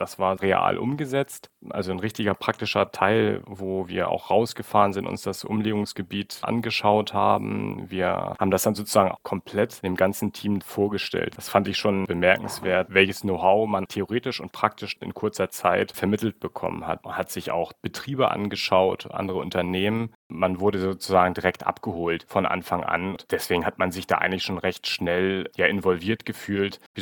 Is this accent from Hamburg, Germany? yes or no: yes; Hamburg, Germany; Weil ich gebürtiger Hamburger bin, war es für mich eigentlich klar, dass ich einen Arbeitgeber in Hamburg finden möchte.